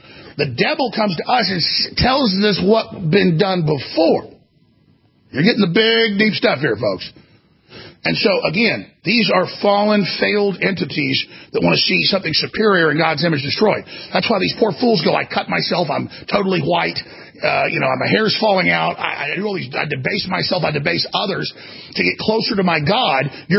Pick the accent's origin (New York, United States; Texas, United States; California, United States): Texas, United States; Dallas; But I was growing up in Dallas, Texas.